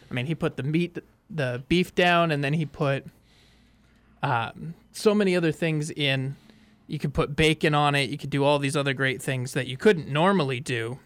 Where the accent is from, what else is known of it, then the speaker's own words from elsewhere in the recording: Denver, Colorado, United States; I grew up in Denver